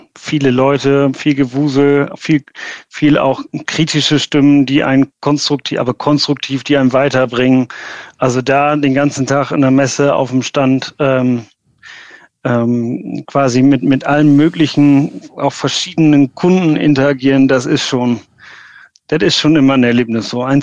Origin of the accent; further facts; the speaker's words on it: Lower Saxony, Germany; Bin ja aus Friese.